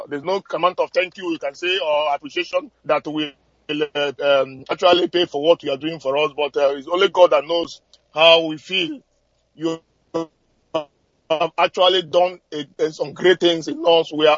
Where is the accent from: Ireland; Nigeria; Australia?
Nigeria; Ikenga; now in Lagos, Nigeria; I hail from Ikenga in Agota local government area and Biafra land.